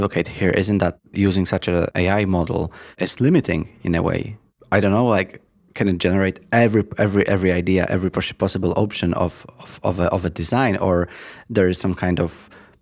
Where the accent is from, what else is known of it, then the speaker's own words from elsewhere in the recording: Poland; I remember so examples from my home country of Poland